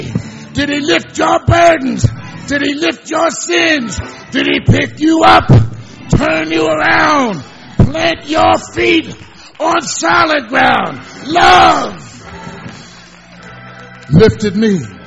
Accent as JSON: {"language": "English", "town": "Philadelphia", "region": "Pennsylvania", "country": "United States", "said": "I'm from Philly."}